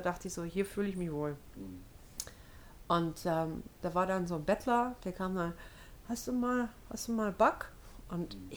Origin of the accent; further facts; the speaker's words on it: Homburg, Germany; Ich meine, ich komme aus Homburg, ne? Und wenn man da die Möwen hört, dann fühlt man sich wieder zu Hause.